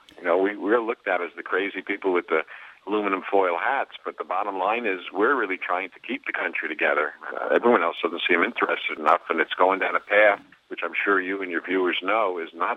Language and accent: English; Brooklyn, New York, United States; I'm from Brooklyn, but not Massachusetts, New York.